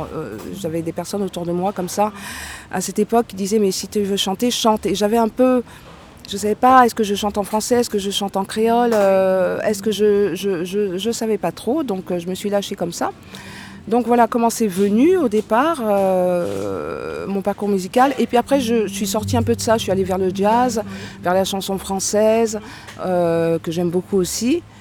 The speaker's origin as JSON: {"language": "French", "country": "French Guiana", "said": "Je suis originaire de la Guyane française"}